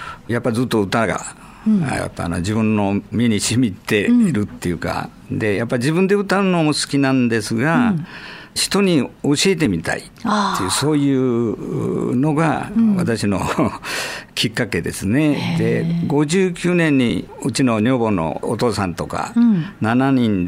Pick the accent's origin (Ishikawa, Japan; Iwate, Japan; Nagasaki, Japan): Nagasaki, Japan; うち長崎なんですが、出身地が